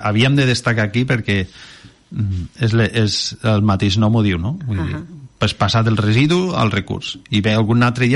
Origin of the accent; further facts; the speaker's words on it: Catalonia, Spain; una iniciativa superinteressant i propera almenys a nosaltres, que som de Ponent, no?